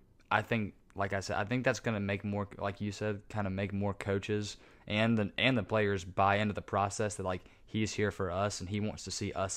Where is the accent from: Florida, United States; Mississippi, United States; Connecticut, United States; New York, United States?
Mississippi, United States; I am from Mississippi, and I grew up being an Ole Miss fan.